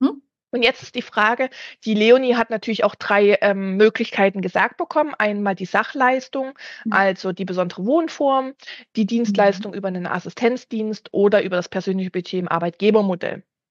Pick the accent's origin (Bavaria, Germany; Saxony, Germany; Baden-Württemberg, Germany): Saxony, Germany; in Sachsen, also wo ich herkomme